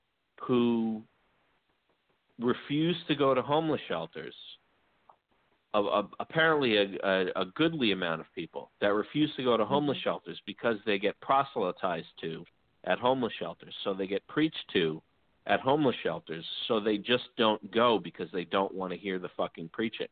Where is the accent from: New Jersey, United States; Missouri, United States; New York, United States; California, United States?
New York, United States; Mount Vernon; Mount Vernon has over my hometown has over 700 churches, and it's not a large town.